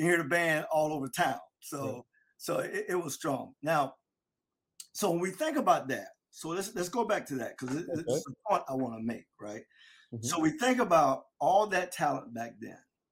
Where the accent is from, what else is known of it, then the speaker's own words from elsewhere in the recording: Delray Beach, Florida, United States; It was a great time for us growing up in Delray.